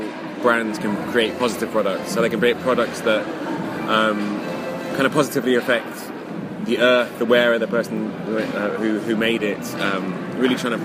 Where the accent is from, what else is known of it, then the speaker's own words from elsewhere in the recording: United Kingdom; it's Bella trouser because we're British